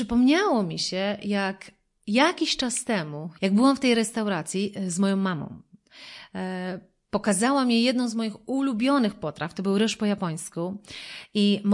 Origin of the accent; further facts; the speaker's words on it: Wrocław, Lower Silesian Voivodeship, Poland; ja pochodzę z Wrocławia